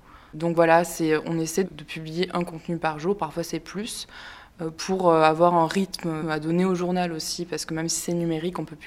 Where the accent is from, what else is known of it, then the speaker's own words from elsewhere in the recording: Occitanie, France; Moi, je suis originaire du Tarn et je viens de Toulouse, donc il y a une grande ville.